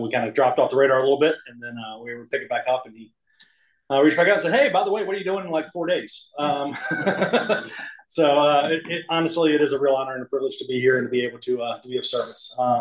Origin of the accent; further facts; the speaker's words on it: Chesterfield, Virginia, United States; also born or lived in South Carolina; but I was born in South Carolina, a little small town. My parents had wanted me to kind of get a little more exposure to the world. And, so they decided to move from South Carolina, up to Virginia, up to Chesterfield.